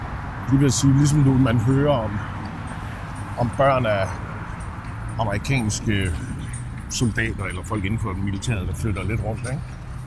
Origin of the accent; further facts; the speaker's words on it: Central Denmark Region, Denmark; born there; Jeg er født i en lille by nord for Aarhus.